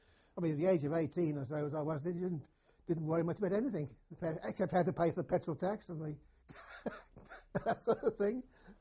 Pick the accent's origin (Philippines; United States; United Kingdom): United Kingdom; Birmingham, West Midlands; I was born in Edgbaston, I think it was. We moved from there to Worley. Then from there we moved to Harbin. Then we moved to Handsworth Wood.